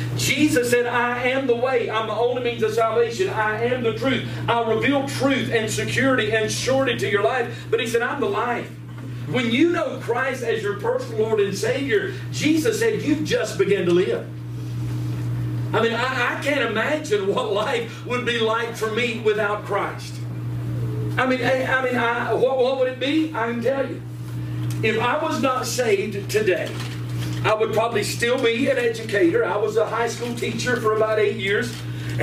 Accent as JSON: {"language": "English", "region": "North Carolina", "country": "United States", "lives_now": "Utah, United States", "said": "I said, no, from North Carolina. They said, I knew you was from the South somewhere. I said, yeah."}